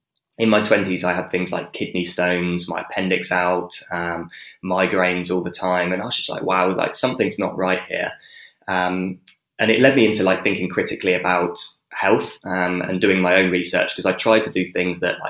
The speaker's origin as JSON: {"language": "English", "region": "South West England", "country": "United Kingdom", "tie": "born or raised there", "said": "I grew up in England, and I actually grew up in a very rural place in England as well. So I grew up in Dorset, which is south coast."}